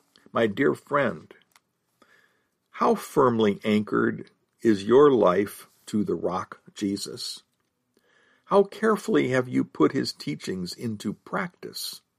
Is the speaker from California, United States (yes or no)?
yes; California, United States; As I write, my home state of California is going through a series of atmospheric rivers of moisture in the atmosphere, resulting in lots and lots of rain.